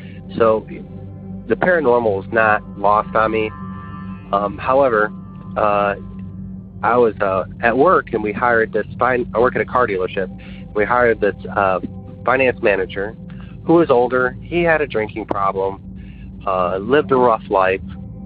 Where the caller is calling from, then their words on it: Tennessee, United States; I'm calling you from West Tennessee.